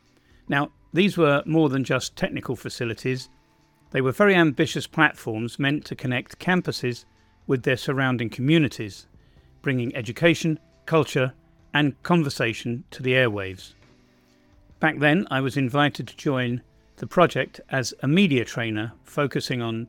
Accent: England, United Kingdom; now in Balkans; otherwise known as an Englishman in the Balkans.

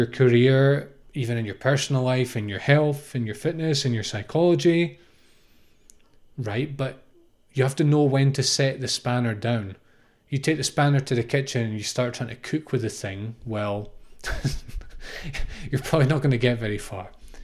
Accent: United Kingdom; I'm going to say spanner because I'm British, but I understand that in America you call it a wrench.

